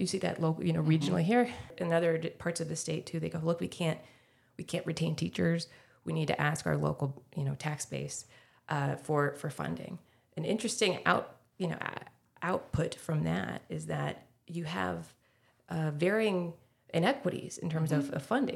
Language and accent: English; Tampa, Florida, United States; now in Sarasota, United States; I grew up in Tampa Bay. And as you said, I was around the country for a little bit and wanted to come home to Florida, and kind of found myself in Sarasota.